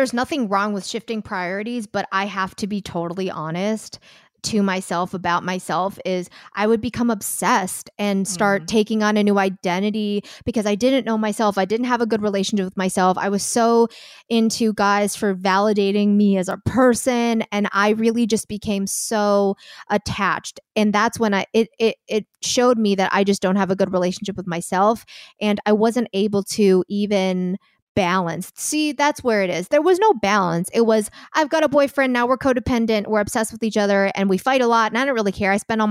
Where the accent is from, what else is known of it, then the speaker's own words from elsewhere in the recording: Chicago, Illinois, United States; I'm from Chicago.